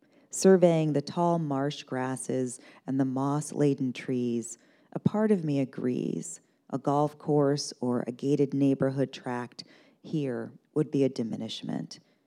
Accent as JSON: {"language": "English", "region": "West Coast", "country": "United States", "tie": "born or raised there", "said": "My parents were Southerners, but I grew up on the West Coast and have spent most of my adult life on the East Coast."}